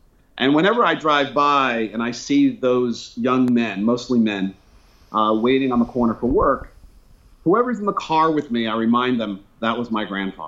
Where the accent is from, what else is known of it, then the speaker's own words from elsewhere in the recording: Brooklyn, New York, United States; also born or lived in Bronx / Queens / Long Island; So I was born in Brooklyn, and really am an old New Yorker. And I spent a significant amount of time in the Bronx, Queens, Long Island.